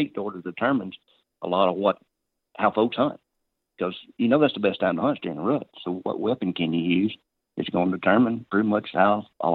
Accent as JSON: {"language": "English", "region": "the South", "country": "United States", "tie": "born or raised there", "said": "I grew up gun hunting in the South because our rifle season's in the South."}